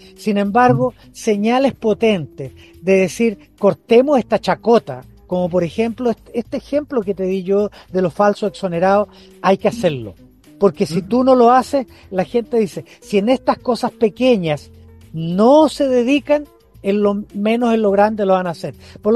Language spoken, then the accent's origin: Spanish; Chile; a mí me ha tocado, como todo chileno